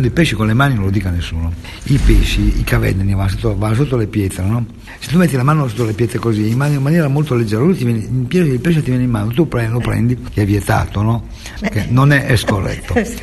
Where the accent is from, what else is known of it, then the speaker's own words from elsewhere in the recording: Reggio Emilia, Emilia-Romagna, Italy; Io poi sono reggiano, però Mantova è più bello, a Reggio non c'è niente.